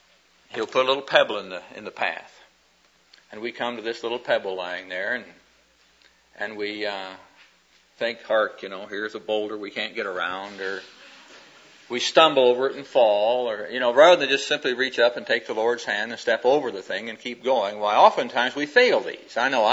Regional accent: Midwest, United States; And one day I just happened to casually mention that I was from the Midwest.

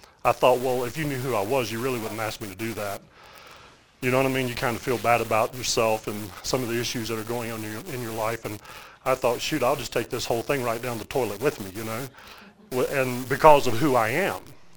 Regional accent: Southeast, United States; accent: Southern US; I was in the collegiate ministry at that time in the Southeast, if you can't tell by now from my accent.

